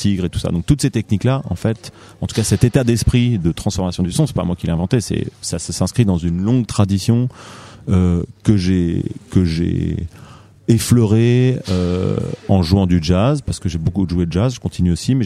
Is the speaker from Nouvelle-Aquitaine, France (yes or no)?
no; Auvergne-Rhône-Alpes, France; Je viens de Haute-Savoie